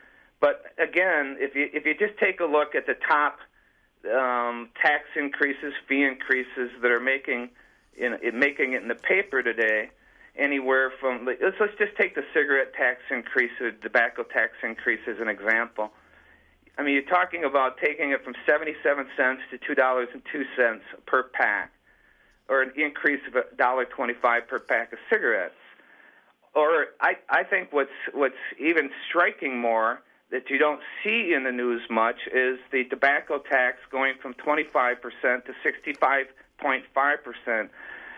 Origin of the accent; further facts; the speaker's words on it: Weyauwega, Wisconsin, United States; Dean, I grew up in Wauwega, Wisconsin